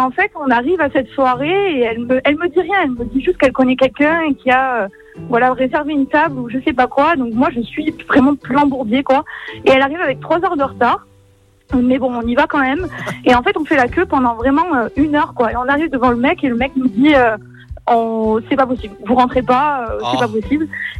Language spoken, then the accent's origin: French; Narbonne, Occitanie, France; Je viens de Narbonne.